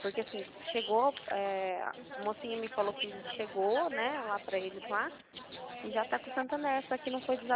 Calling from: Itapetininga, São Paulo, Brazil; Itapetininga

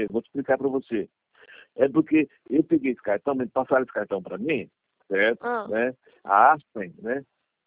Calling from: Londrina, Paraná, Brazil; Tô aqui de Londrina, Paraná.

